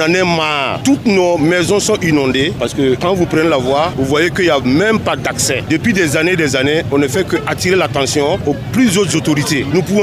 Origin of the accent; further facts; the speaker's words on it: Ouagadougou, Centre, Burkina Faso; Nous aussi, on est des Ouagadougous.